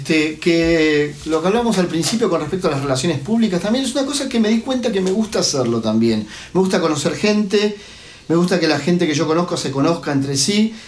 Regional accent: Buenos Aires, Argentina; porque la verdad que yo me considero muy argentino, muy porteño también y la verdad que lo ejerzo además.

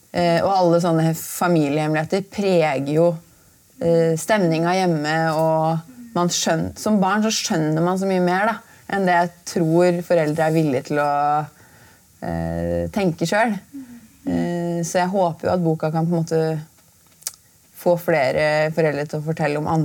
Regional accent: Gjøvik, Innlandet, Norway; Jeg skriver jo om en scene som jeg er hjemme på Gjøvik, der hele familien er samlet

